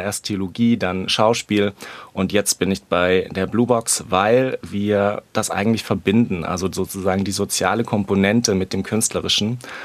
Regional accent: Leipzig, Saxony, Germany; Also ich bin geboren in Leipzig, damals war das noch die ehemalige DDR und 1982 bin ich da geboren und bin noch auch zur Schule gegangen.

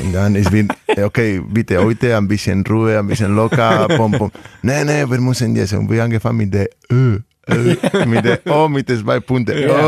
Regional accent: Vitoria, Basque Country, Spain; German is a second language; ich bin aus Vitoria. Das ist ja fast zusammen.

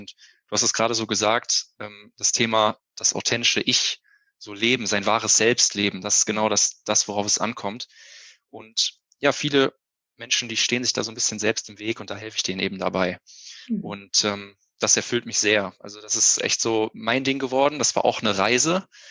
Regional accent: Hilden, North Rhine-Westphalia, Germany; Ich komme aus Hilden, das liegt bei Düsseldorf in Deutschland.

